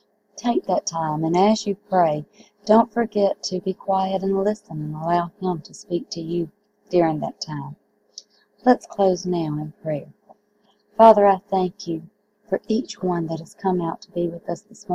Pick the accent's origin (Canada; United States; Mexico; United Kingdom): United States; South Carolina; from South Carolina in the United States, and I'm honored to have you with me this morning.